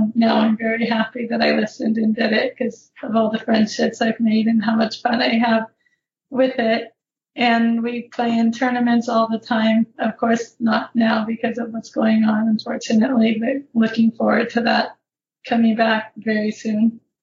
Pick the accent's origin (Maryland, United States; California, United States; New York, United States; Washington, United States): California, United States; Yeah, so I grew up in California, didn't really have any kind of pinball scene where we were living